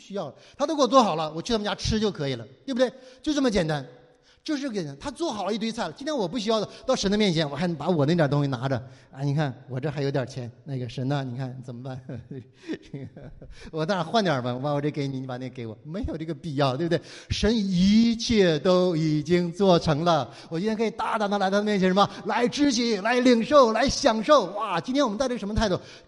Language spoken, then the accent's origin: Chinese; Northeast China, China; 跟我们东北人一样